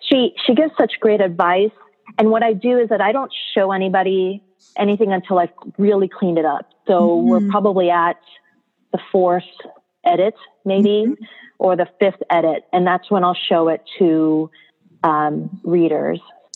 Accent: Philippines; I am Filipino, and however, I don't assume that I know everything about my own culture.

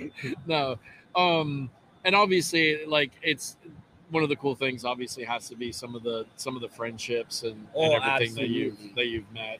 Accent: Florida, United States; It is a much needed break from, because we're from Florida, so it's been like 115 with the heat index and 90% humidity

